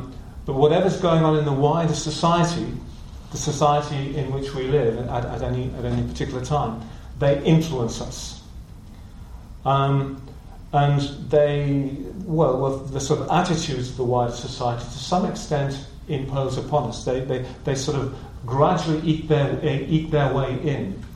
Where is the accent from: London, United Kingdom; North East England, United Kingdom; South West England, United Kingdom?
North East England, United Kingdom; Middlesbrough; I come from Middlesbrough. Most people don't even know where Middlesbrough is, but it's in the northeast of England.